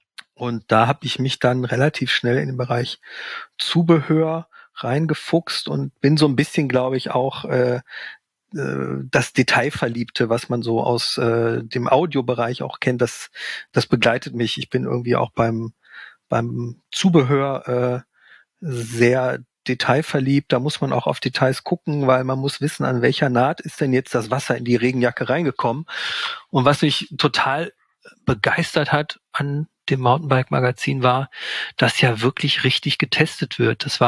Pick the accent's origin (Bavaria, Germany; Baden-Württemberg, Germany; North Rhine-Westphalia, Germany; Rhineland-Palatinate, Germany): North Rhine-Westphalia, Germany; ich komme, wie gesagt, aus dem Pott, aus dem bevölkerungsreichsten Bundesland Deutschlands.